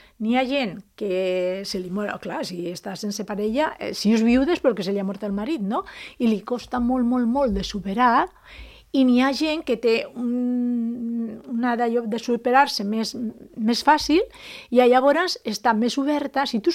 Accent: Manises, Valencian Community, Spain; also born or lived in Albacete; Tenia mesos i me van portar, jo he viscut fins als 17 anys a Manises, a València.

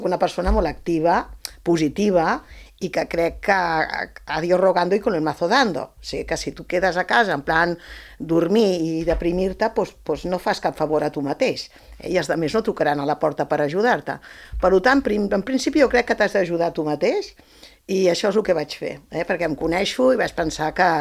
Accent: Catalonia, Spain; also born or lived in Badalona / El Masnou / Canet de Mar; now in Pineda de Mar, Spain; jo sóc molt del Maresme. Jo, en caso, vaig a viure a Badalona, de Badalona al cap d'uns anys.

